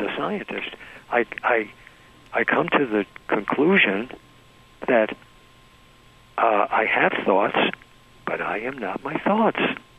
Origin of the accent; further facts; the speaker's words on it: United States; I'm an American, but I was always motivated by two principles, and that is philosophy and practicality.